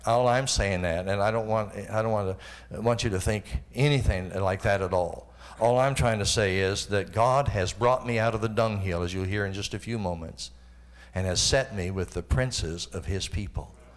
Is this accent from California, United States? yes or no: no; Benton, Illinois, United States; born there; But I was born in Benton, Illinois. And of course, I don't remember that, but that's what my birth certificate says.